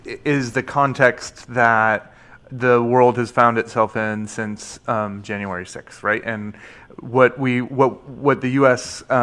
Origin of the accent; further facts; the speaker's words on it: Portland, Oregon, United States; which is just outside my hometown of Portland, Oregon